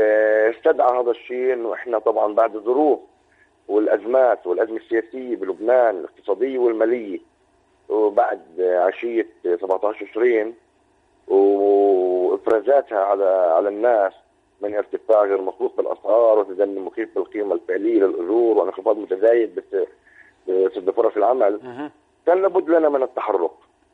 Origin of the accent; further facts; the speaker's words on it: Palestine; now in Lebanon; احنا كفلسطينيين بكل المخيمات الفلسطينية